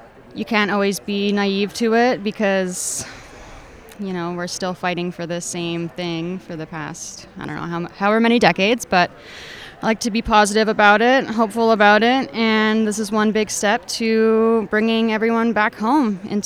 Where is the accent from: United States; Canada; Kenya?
Canada; Armstrong, British Columbia; I am from Armstrong. I'm part of the Splats and Indian Band.